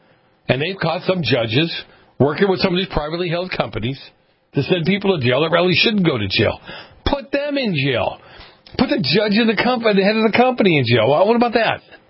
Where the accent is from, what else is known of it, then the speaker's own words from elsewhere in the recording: New York, United States; also born or lived in Boston; Many people in my culture, the Italian culture where I grew up in New York and Boston, with the exception of the mafia, yeah, okay, whatever, came here for a better life.